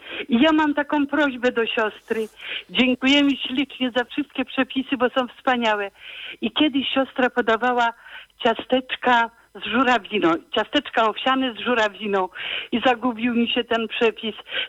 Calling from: Lesser Poland, Poland; Ja z Małopolski dzwonię.

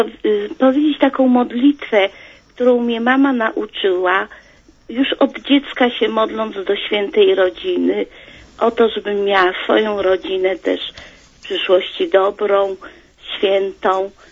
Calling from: Lesser Poland, Poland; z Małopolski.

